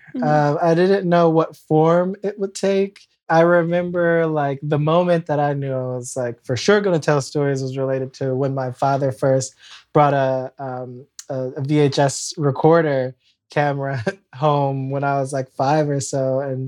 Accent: Cleveland, Ohio, United States; moved away as an adult; now in Brooklyn, United States; I'm originally from Cleveland, Ohio. I live in Brooklyn now. I moved here about 10 years ago. That sounds so wild to say. Came here for undergrad and I've been here ever since. But from Cleveland, that's where my mother is from as well.

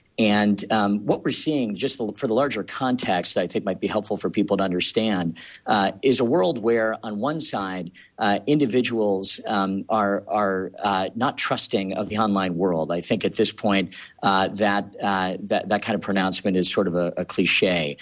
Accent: Chicago, Illinois, United States; And Evan, I'm actually from the Chicago area myself

